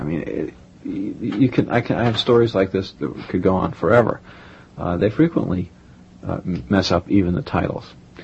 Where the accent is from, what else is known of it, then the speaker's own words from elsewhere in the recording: New York City, New York, United States; born there; I always say I was born here, or I was born in Manhattan.